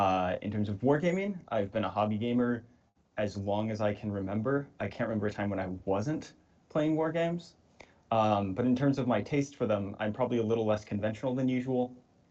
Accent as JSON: {"language": "English", "region": "Midwest", "country": "United States", "said": "I'm an American from the Midwest. I'm 23 years old."}